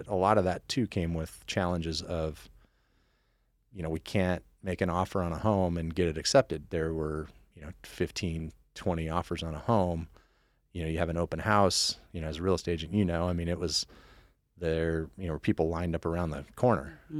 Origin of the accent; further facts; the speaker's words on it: Twin Falls, Idaho, United States; also born or lived in Eugene, Oregon; Yeah, so I grew up here in Twin Falls and then went to school over in Eugene, Oregon.